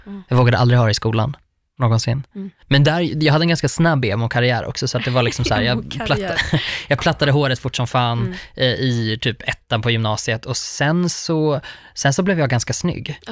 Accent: Uppsala, Uppsala County, Sweden; till Uppsala, för att det är där jag kommer ifrån, och tänker att alla kommer därifrån.

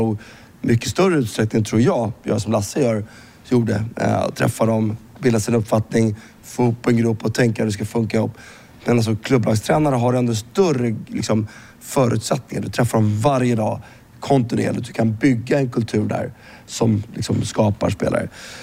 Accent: Sweden; jag är svensk

